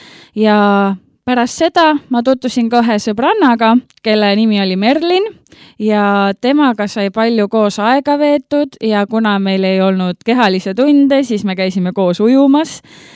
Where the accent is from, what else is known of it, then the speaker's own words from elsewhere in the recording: Olustvere, Viljandi County, Estonia; now in Viljandi, Estonia; Mina olen pärit Olustverest, Viljandimaalt, kus siis praegu elavad ka minu vanemad, aga mina ise olen Viljandis.